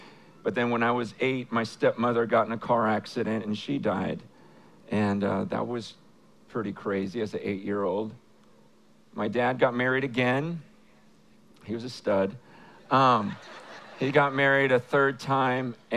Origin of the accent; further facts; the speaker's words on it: San Francisco, California, United States; I am from San Francisco.